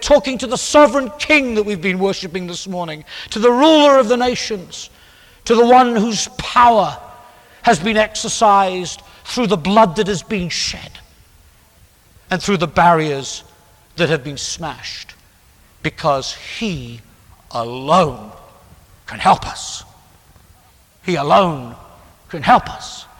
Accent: England, United Kingdom; now in Washington, United States; And I speak unashamedly as an Englishman in D.C., because this is my home and this is my country.

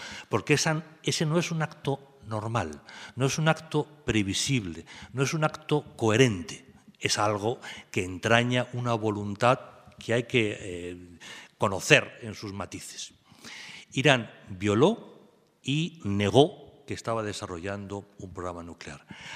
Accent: Spain

